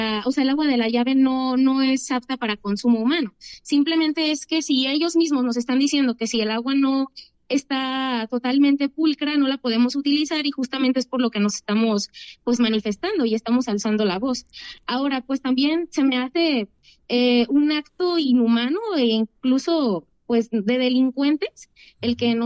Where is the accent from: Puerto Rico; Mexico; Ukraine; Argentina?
Mexico; Guadalajara, Jalisco; Bueno, yo hablo también por mi municipio en específico, que soy de Guadalajara.